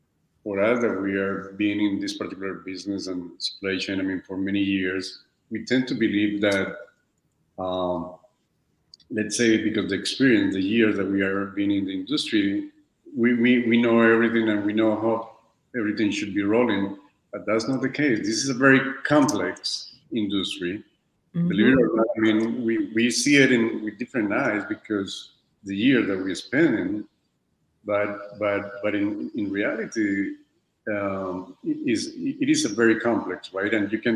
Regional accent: United States; from the United States.

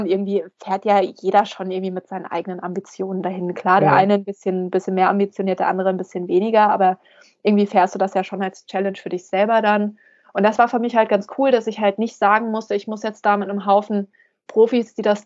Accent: Hesse, Germany; ich bin in der Gegend groß geworden. Das ist der Taunus

